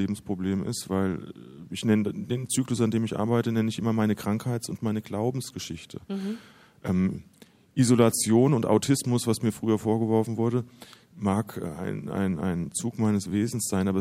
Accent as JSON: {"language": "German", "region": "Hesse", "country": "Germany", "tie": "born or raised there", "said": "die sich komplett mit meiner Heimat der Wetterau auseinandersetzt"}